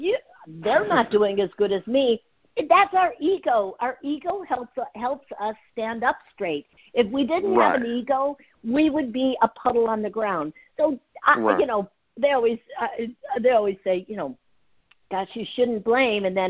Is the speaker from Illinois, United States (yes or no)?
yes; Chicago, Illinois, United States; I'm from Chicago.